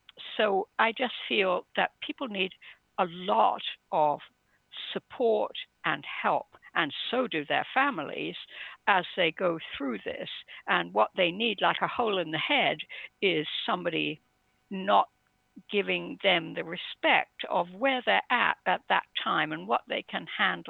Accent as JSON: {"language": "English", "region": "England", "country": "United Kingdom", "tie": "born or raised there", "said": "I was brought up in England, stiff upper lip and all that."}